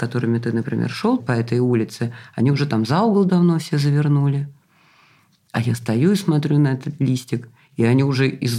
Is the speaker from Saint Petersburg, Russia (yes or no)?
yes; Saint Petersburg, Russia; я из Питера, и поэтому я еще в силу этого медленненькая такая.